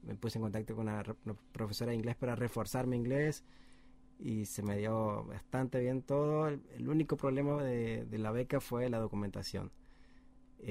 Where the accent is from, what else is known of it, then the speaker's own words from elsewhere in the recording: Argentina; first language Spanish; now in Japan; argentino